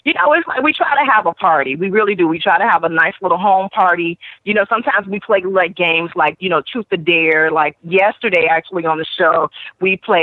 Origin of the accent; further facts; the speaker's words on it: Midwest, United States; And when you're younger, I'm from the Midwest, and when I was a young girl, it was always taught that it's wrong